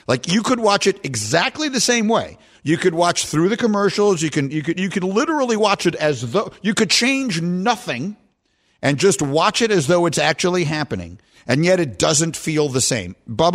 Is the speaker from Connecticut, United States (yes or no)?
no; New York, United States; I grew up in New York. My parents loved theater, so I've always loved theater.